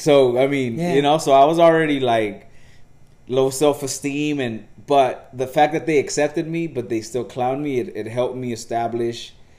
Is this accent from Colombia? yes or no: no; Los Angeles, California, United States; when we grew up in South Central, it was crazy because I started going to school at 49th Street School